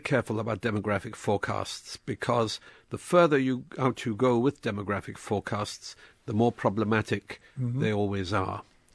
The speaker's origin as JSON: {"language": "English", "town": "Glasgow", "region": "Scotland", "country": "United Kingdom", "tie": "born or raised there", "said": "You know, I spent a large part of my life in Scotland. I grew up in Glasgow, and I later taught at the University of Glasgow."}